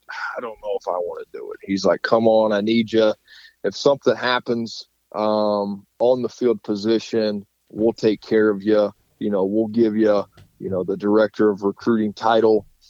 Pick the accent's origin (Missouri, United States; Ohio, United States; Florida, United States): Ohio, United States; Hamilton; I'm from Hamilton, Ohio, and I played at Bethel University in McKenzie, Tennessee.